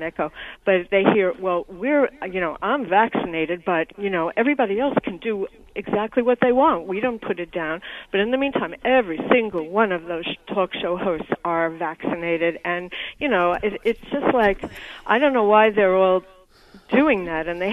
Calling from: New York City, New York, United States; from New York City.

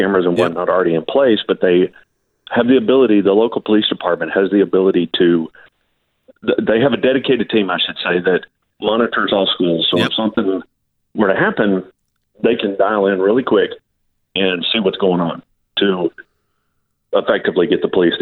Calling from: Frisco, Texas, United States; I'm actually calling from Frisco, Texas, which is just a little bit north of Dallas proper.

